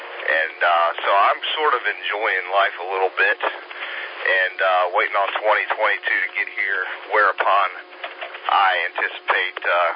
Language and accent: English; Wilmington, Delaware, United States; born there; I was born in Wilmington, Delaware.